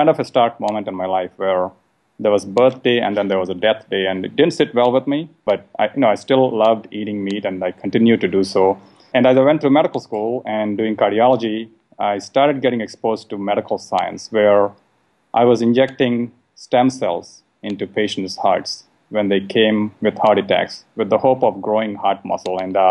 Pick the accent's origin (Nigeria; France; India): India; I grew up in a meat-eating family, and I grew up in India.